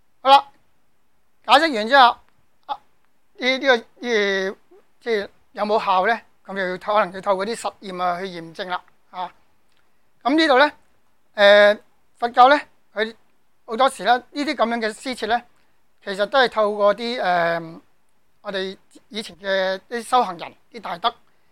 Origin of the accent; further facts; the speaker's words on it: China; 我哋中国人咧。就比较偏重于心法嘅啊